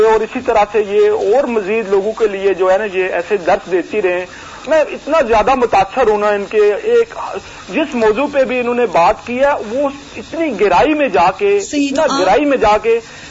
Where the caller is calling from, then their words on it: Punjab, Pakistan; میں جوڑا جوال پر, یہ ہمارا گاؤں ہے گجرات کے ساتھ ہی وہاں سے.